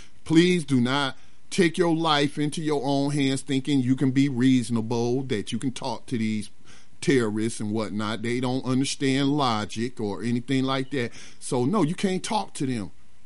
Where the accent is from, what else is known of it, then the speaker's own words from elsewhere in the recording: United States; stabbed me to death because I'm an American.